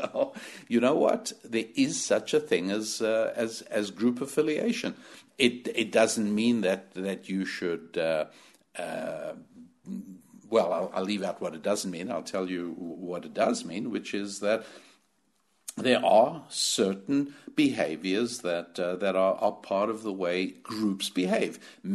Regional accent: United States; A third thing is I'm an American.

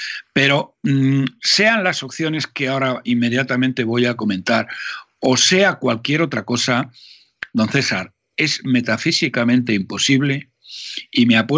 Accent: Spain; es que somos los españoles los que no estamos al lado del PP

